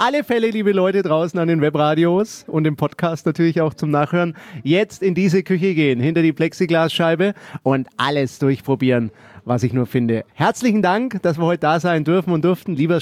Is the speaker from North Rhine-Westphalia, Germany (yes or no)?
no; Nuremberg, Bavaria, Germany; Und ich bin heute in Nürnberg, in meiner Heimat